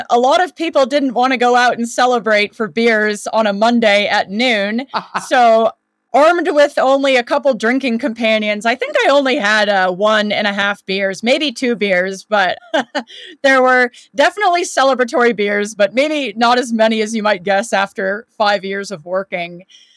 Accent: California, United States; California is where I grew up, and it's definitely where I got my love of nature. Just, I'm from Northern California, the Bay Area.

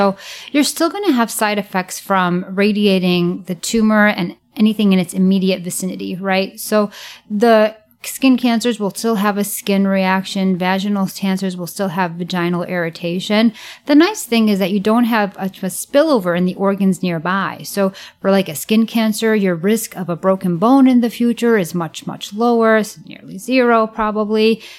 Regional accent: Illinois, United States; I grew up in the Chicagoland suburbs.

